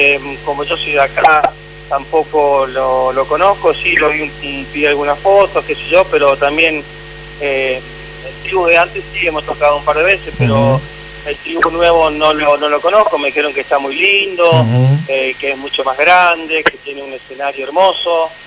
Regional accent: Reconquista, Santa Fe, Argentina; yo soy acá de Reconquista, norte de Santa Fe, ya casi llegando a Chaco, digamos.

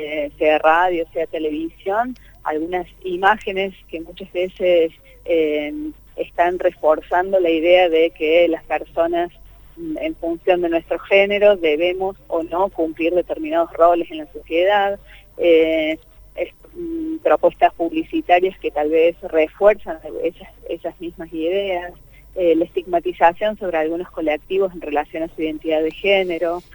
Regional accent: Córdoba, Argentina; soy cordobesa, vivo en Córdoba y ahora ando por acá.

